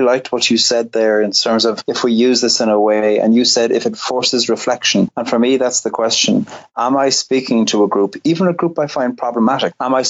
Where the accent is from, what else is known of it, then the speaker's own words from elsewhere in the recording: Cork, Munster, Ireland; I grew up in Cork on the very south coast